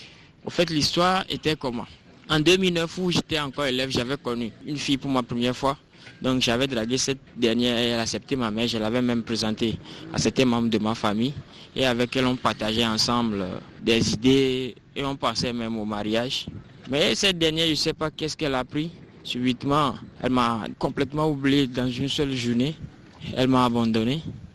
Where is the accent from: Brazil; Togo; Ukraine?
Togo; now in Mali; Je suis Togolais, mais actuellement je vis au Mali.